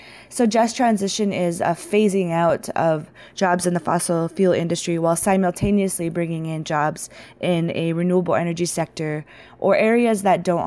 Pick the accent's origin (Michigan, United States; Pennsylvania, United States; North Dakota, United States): North Dakota, United States; Newtown; So I am from North Dakota, born and raised. I grew up in a little tiny town called Newtown, North Dakota, which is on what is known today by the federal government as the Fort Berthold Indian Reservation